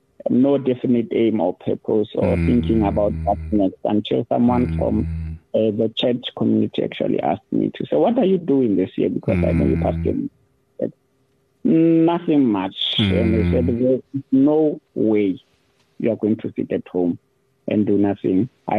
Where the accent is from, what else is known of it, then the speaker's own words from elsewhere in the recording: Mafikeng, North West, South Africa; I grew up in Northwest, in a town, Mafikeng.